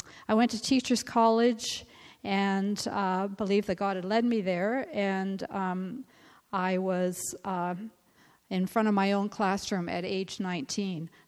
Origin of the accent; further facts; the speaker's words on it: Toronto, Ontario, Canada; born there; I hate to admit it, but I was born in Toronto.